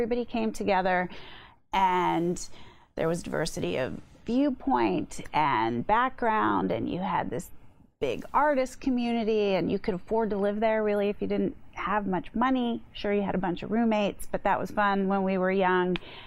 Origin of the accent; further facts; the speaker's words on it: East Coast, United States; I moved to San Francisco from the South Bay, although I'm from the East Coast, but I went to college in the South Bay. Moved to San Francisco in 1992, and I loved it.